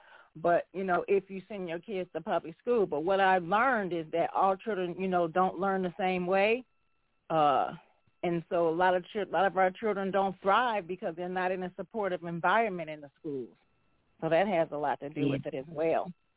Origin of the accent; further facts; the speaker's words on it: Cleveland, Ohio, United States; Well, I grew up around the Cleveland, Ohio area